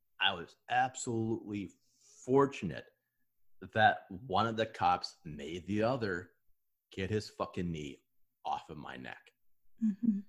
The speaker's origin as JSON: {"language": "English", "country": "United States", "said": "I'm from the States"}